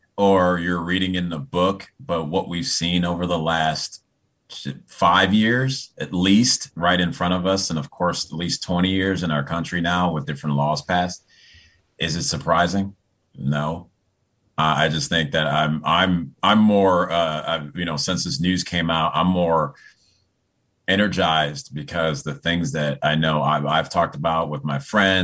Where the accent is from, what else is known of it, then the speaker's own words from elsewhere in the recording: Chicago, Illinois, United States; And I grew up extremely liberal, you know, so I grew up in outside of Chicago.